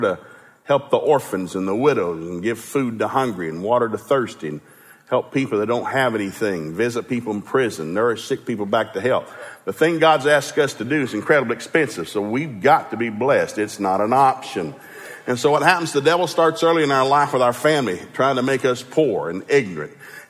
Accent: Ducktown, Tennessee, United States; also born or lived in Turtletown; as a kid growing up in Ducktown, Tennessee, I'm a native Southerner, and buddy, we were poor. We didn't have diddly. Lived in a little old log cabin the first year, 5 years of my life on in Turtletown, Tennessee

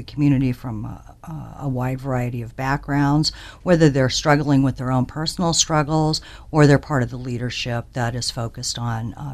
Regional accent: Omaha, Nebraska, United States; now in Fremont, United States; I grew up in Omaha and then moved to Fremont in 1987.

